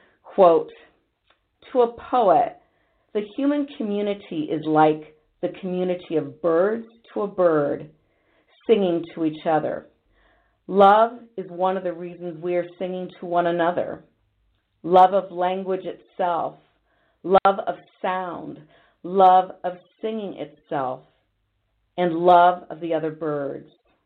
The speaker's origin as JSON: {"language": "English", "town": "Grove City", "region": "Ohio", "country": "United States", "said": "from Grove City, Ohio, a suburb of Columbus."}